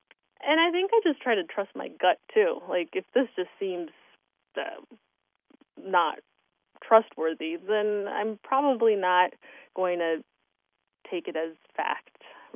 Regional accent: Miami, Florida, United States; Oh, I grew up in Miami. And I am the daughter of Colombian and German immigrants.

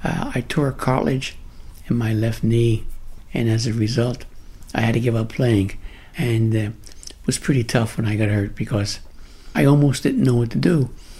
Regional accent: Philadelphia, Pennsylvania, United States; Yes, I did. I grew up in the Tioga section.

